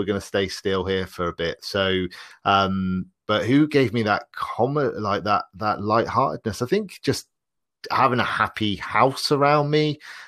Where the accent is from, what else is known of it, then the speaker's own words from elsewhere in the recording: Bristol, South West England, United Kingdom; Okay, so I'm from the UK. I'm from a city called Bristol.